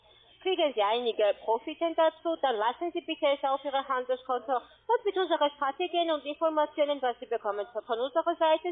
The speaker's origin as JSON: {"language": "German", "country": "Italy", "second_language": "German", "said": "Ich komme aus Italien."}